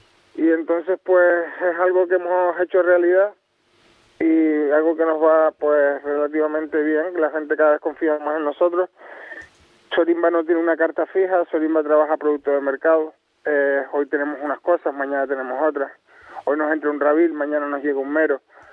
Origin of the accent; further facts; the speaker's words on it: Santa Úrsula, Canary Islands, Spain; soy un chico de la Corujera, de Santa Úrsula.